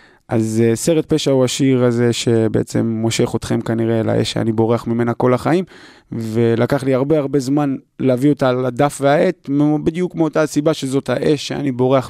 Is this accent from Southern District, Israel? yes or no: no; Petah Tikva, Central District, Israel; קודם כל גדלתי בפג'ה בפתח תקווה